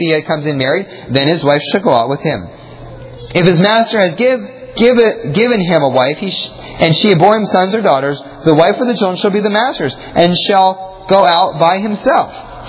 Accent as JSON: {"language": "English", "region": "Pennsylvania", "country": "United States", "tie": "born or raised there", "said": "And again, I was growing up in Pennsylvania. I was a hardcore Yankee."}